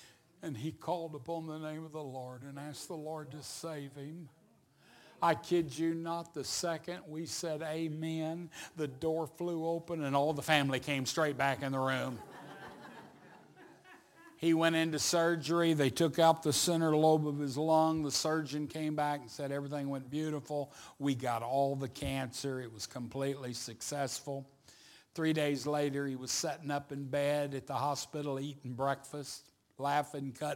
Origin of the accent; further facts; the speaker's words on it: Chickasha, Oklahoma, United States; I was coming through my hometown several years ago, Chickasha, Oklahoma